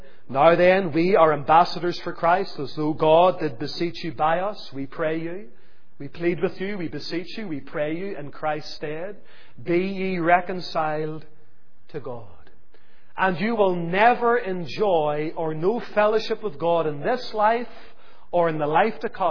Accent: Lisburn, Northern Ireland, United Kingdom; born there; I was born in Lisburn in Lagan Valley Hospital

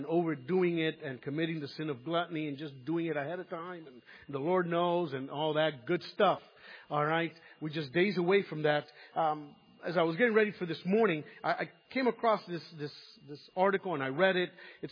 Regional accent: Miami, Florida, United States; Well, growing up in Little Havana, that was always a plus.

